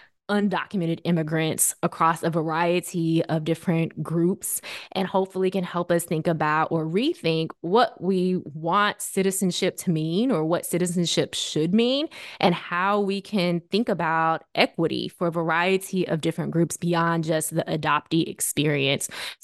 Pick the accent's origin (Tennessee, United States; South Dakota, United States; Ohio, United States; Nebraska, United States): Tennessee, United States; Memphis; Because for me, I grew up in Memphis, Tennessee, an extremely small Asian American population.